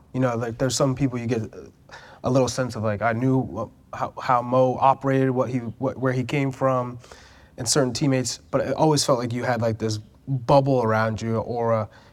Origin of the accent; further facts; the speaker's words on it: Manchester, New Hampshire, United States; Manchester, New Hampshire.